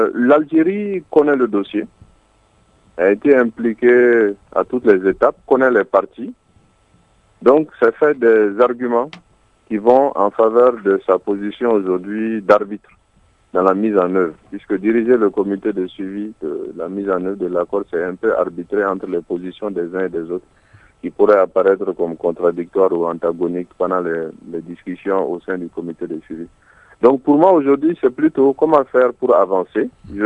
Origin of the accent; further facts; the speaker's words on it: Mali; Nous sommes tous des Maliens